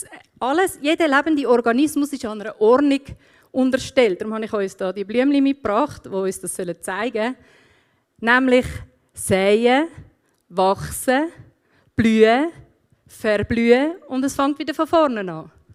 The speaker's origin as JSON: {"language": "German", "country": "Switzerland", "said": "wir sind Schweizer und Gott weiss das auch und hat es mit einberechnet, ist kein Problem für ihn."}